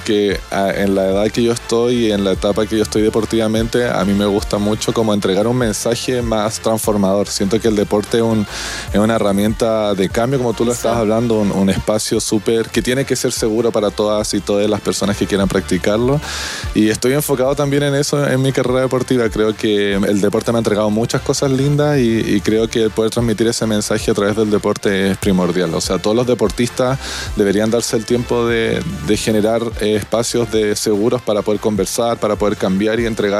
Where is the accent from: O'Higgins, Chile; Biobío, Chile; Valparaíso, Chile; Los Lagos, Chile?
Los Lagos, Chile; Castro; now in Santiago, Chile; llegué a Santiago por eso, yo soy de Castro, fue un cambio grande en mi vida